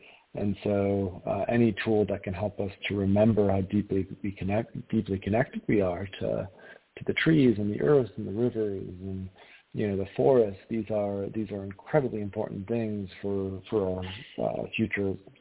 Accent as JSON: {"language": "English", "region": "Michigan", "country": "United States", "tie": "born or raised there", "said": "I grew up in Michigan, West Michigan, and we have these beautiful sand dunes on Lake Michigan with oaks and maples and just incredible forests."}